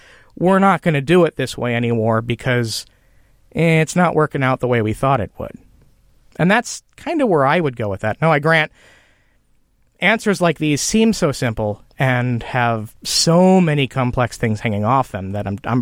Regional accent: Midwest, United States; All right, so I'm probably going to get this wrong on both counts because I am unremittingly from the Midwest.

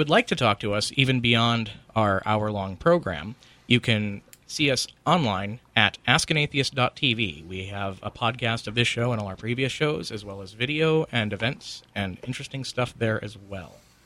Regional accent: Tacoma, Washington, United States; And I am from Tacoma.

